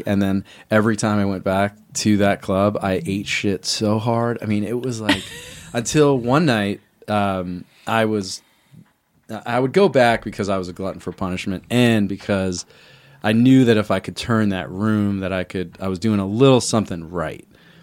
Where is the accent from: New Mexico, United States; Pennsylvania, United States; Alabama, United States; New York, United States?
Pennsylvania, United States; Philadelphia; So I try to go in and like, so I'm a twin from Philadelphia.